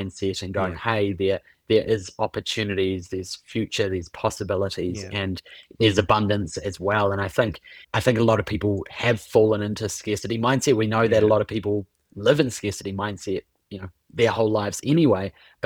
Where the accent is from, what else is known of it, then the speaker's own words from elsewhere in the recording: New Zealand; I'm also from New Zealand. I love spending time in New Zealand and seeing family there and friends.